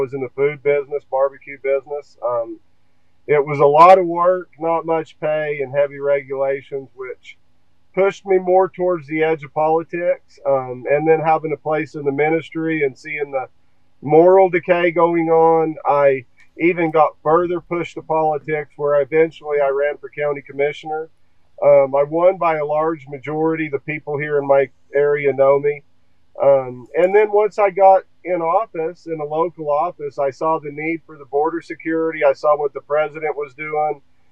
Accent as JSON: {"language": "English", "region": "New Mexico", "country": "United States", "tie": "born or raised there", "said": "I'm from New Mexico. I grew up here. My dad's a sawmiller. I grew up logging and sawmilling."}